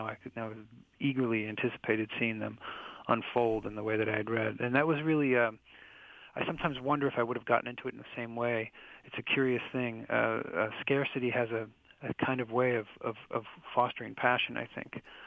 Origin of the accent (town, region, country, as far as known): Midwest, United States; born or raised there